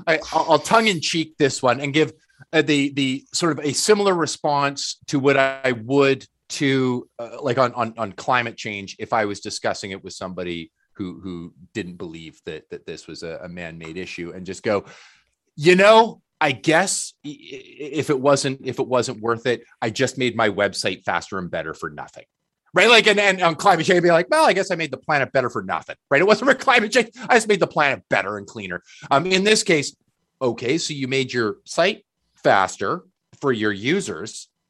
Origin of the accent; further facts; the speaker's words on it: Canada; As a Canadian, of course, I'm like, yeah, that tracks.